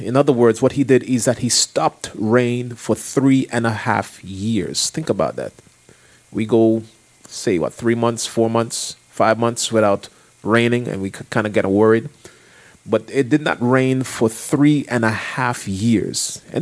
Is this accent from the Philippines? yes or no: no; Jamaica; pray for your I was about to say prime minister because I'm from Jamaica, but it's pray for your president.